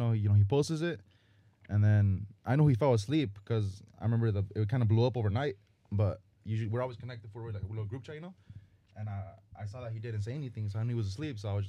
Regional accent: Salinas, California, United States; From Salinas, California.

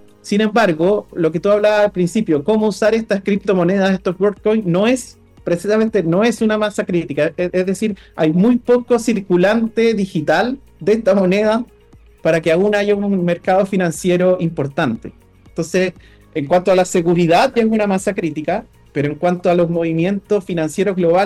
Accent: Chile; el Estado ya no nos puede proteger como chileno, porque nuestros datos no están acá.

